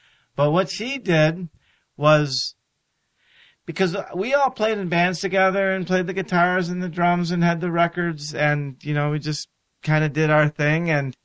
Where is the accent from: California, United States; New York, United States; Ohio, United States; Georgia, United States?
Ohio, United States; Cleveland; So back in about 30 years ago in the early 1980s when I grew up in Cleveland, Ohio, I used to play in bands and crazy like rock bands.